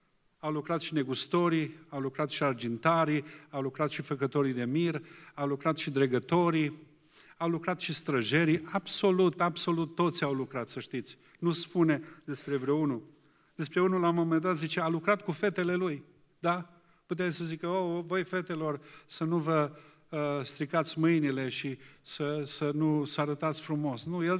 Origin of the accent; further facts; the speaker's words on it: Romania; Ca noi, ca români, ne-am dus acolo